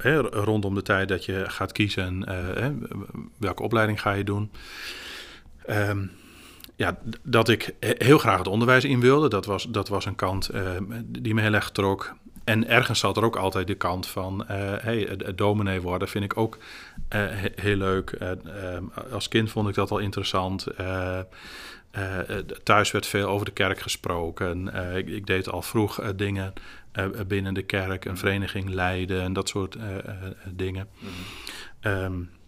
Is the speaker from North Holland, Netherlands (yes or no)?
no; Ulrum, Groningen, Netherlands; ik kom uit het noorden, ik kom uit Ulrum. Dus ik ben het wel gewend. Ik ben gewend om op het land, zeg maar, te wonen, op het platteland.